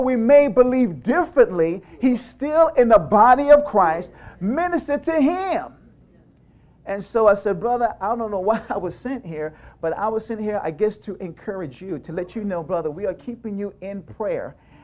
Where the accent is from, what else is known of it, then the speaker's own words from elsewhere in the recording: England, United Kingdom; I used to be in Catholicism, you know, growing up in England, that's all we had.